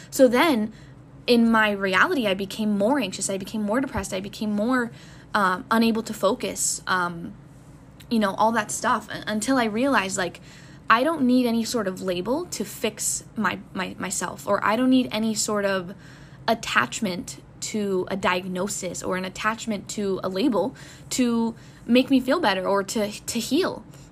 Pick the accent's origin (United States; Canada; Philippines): United States; Florida; because I grew up in Florida and we have the sun all year round, basically.